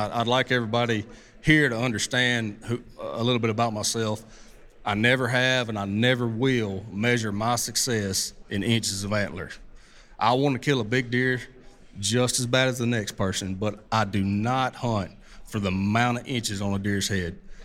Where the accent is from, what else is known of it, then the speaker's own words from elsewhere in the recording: Southeast, United States; I'm from the Southeast. I hunt 4 or 5 major WMAs I really like to hunt, and then we also hunt a little private ground down there.